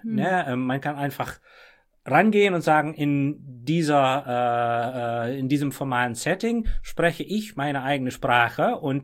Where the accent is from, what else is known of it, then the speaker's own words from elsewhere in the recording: Friesland, Netherlands; ich kann da wahrscheinlich am meisten über meine Heimatregion erzählen, über die Provinz Friesland in den Niederlanden